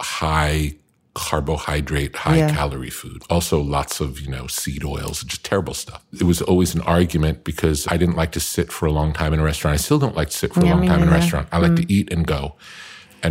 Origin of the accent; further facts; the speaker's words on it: Long Beach, New York, United States; now in Malibu, United States; Long Beach was about an hour outside of Manhattan.